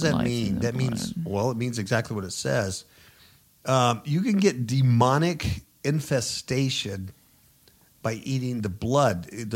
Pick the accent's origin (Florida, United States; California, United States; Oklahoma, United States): California, United States; Hemet; I'm from Hemet.